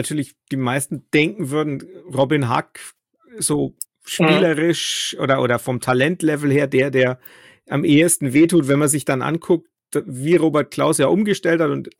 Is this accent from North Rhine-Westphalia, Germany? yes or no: no; Nuremberg, Bavaria, Germany; Und das dann in Fürth, was dann besonders pikant ist als Nürnberger.